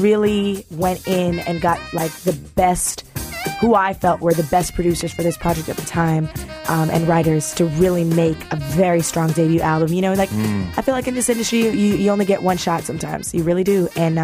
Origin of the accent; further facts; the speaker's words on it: Toronto, Ontario, Canada; I'm born and raised in Toronto, Canada. I'm West Indian heritage.